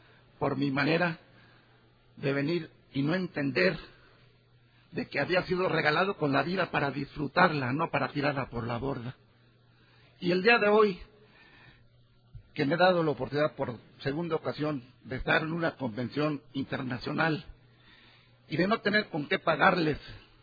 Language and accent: Spanish; Mexico City, Mexico; soy alcohólico y vengo de la Ciudad de México.